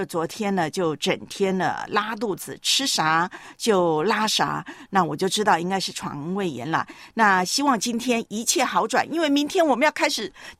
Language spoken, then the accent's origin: Chinese; Taiwan; 你在我们老家台湾呢